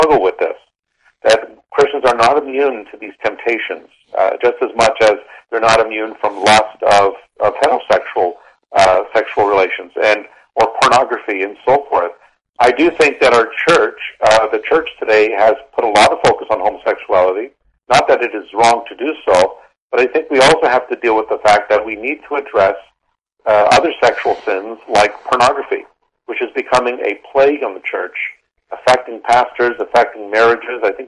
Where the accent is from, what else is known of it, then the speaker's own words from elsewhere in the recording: Canada; All Americans, and I'm a Canadian